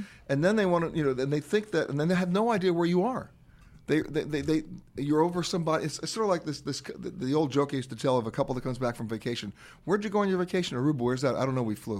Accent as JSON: {"language": "English", "town": "Manhattan", "region": "New York", "country": "United States", "tie": "born or raised there", "said": "I grew up in Manhattan, in Harlem, so I grew up learning Puerto Rican Harlem Spanish"}